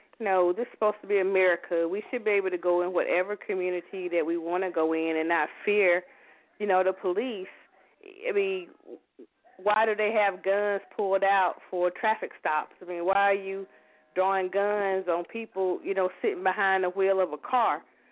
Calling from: Atlanta, Georgia, United States; I'm calling from Atlanta.

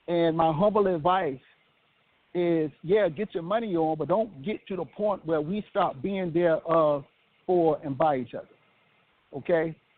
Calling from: Nashville, Tennessee, United States; I'm calling from Nashville, Tennessee.

